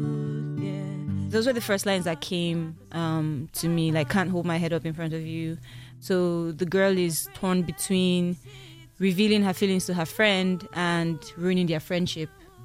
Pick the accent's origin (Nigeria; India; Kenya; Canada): Nigeria; now in Los Angeles, United States; part of who I am is a Nigerian